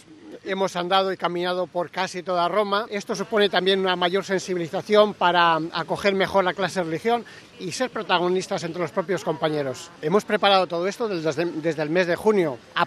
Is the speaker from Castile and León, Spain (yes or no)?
yes; Zamora, Castile and León, Spain; Somos de Zamora, de España.